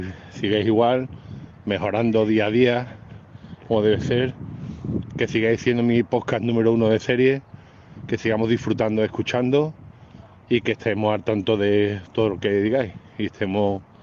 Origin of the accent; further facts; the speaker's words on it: Benacazón, Andalusia, Spain; de Benacazón